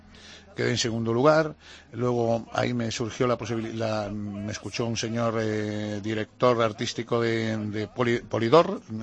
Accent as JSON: {"language": "Spanish", "region": "Valencian Community", "country": "Spain", "said": "Los que somos valencianos y españoles"}